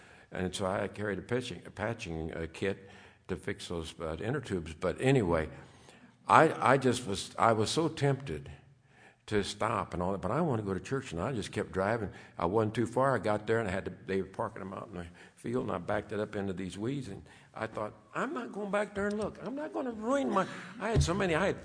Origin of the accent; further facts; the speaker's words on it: Kansas City, Missouri, United States; I'm from Kansas City. And I couldn't get enough of church.